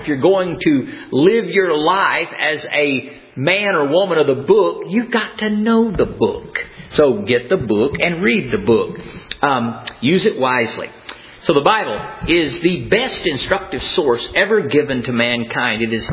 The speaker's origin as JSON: {"language": "English", "town": "Florence", "region": "Alabama", "country": "United States", "said": "I go, no way, man, I'm from Florence, Alabama."}